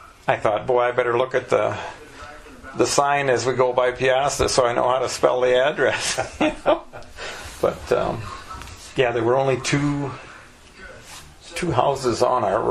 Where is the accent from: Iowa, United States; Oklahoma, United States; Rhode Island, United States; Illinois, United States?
Iowa, United States; Dubuque; Well, I was born and raised in Dubuque for actually 10 years of my school life